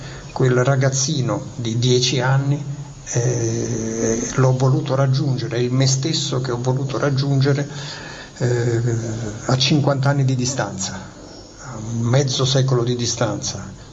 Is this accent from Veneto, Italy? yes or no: no; Naples, Campania, Italy; c'entra il fatto che vengo da Napoli, c'entra il fatto nella mia narrativa che sono un lettore non credente di scrittura sacra